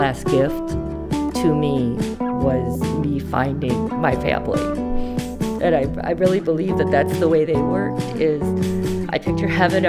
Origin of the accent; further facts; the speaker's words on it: Michigan, United States; also born or lived in Busan, Korea; The story goes in my adoption file that I was abandoned and then taken to an orphanage and then was adopted by a couple in Michigan.